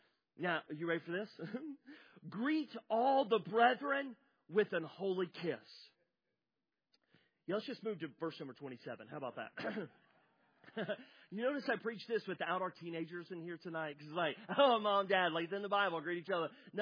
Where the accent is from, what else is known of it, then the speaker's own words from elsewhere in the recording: the South, United States; A lot of people at Cross Point, I'm one of them. I grew up in the South. We're huggers.